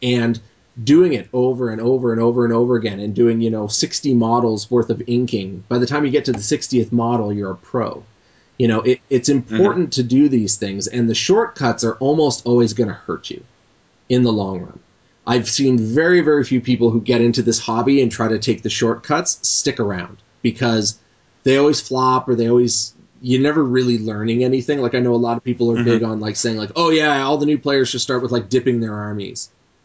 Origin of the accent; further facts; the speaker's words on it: Canada; Never been there. We're Canadian.